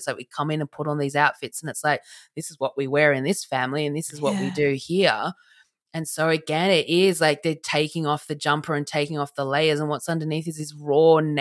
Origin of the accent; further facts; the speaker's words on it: Australia; I've grown up in Australia. I was born in Australia.